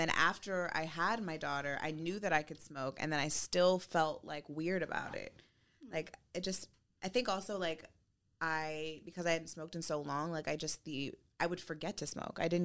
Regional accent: California, United States; growing up in the Valley, like in the 818.

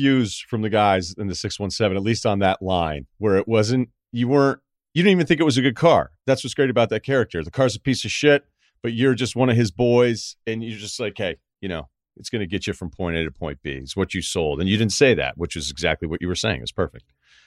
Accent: Massachusetts, United States; When I told my friends, because we're all from Massachusetts, that I was going to be talking with you this week

